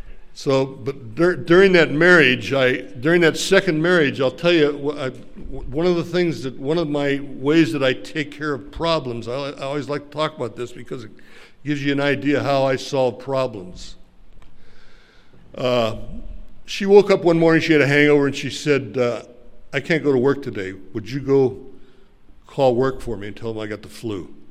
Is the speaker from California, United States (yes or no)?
yes; Sacramento, California, United States; now in Reno, United States; one of my friends that I grew up with in Sacramento is an Armenian guy